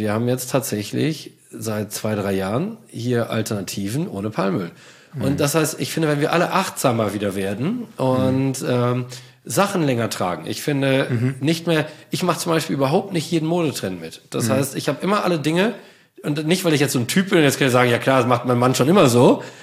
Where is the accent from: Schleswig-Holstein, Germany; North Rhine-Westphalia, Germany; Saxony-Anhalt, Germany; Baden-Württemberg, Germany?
North Rhine-Westphalia, Germany; als Münsterländer